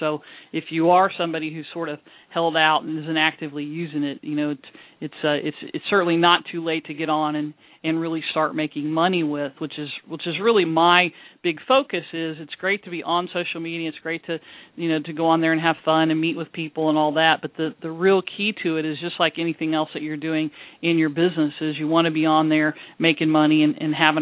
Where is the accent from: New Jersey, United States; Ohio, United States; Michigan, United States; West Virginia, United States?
Ohio, United States; You know, way back when I grew up in Ohio on a 75-acre farm